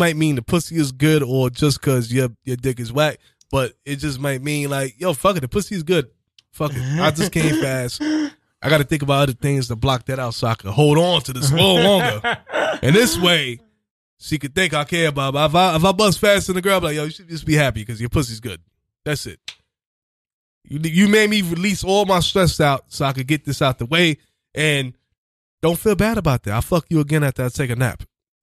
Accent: Queens, New York, United States; So shout outs to Queens because I'm from Queens too. Well, I'm from the Rockaways, but the sixth borough.

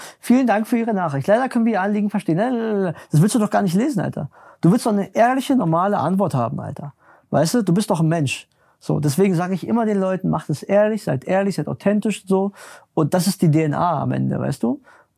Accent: Berlin, Germany; ich komme ja aus Berlin, bin in Berlin groß geworden

